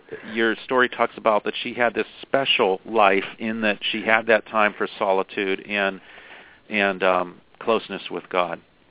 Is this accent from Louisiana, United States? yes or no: no; Pennsylvania, United States; Her 3rd book is set in Amish country in Pennsylvania, my home state.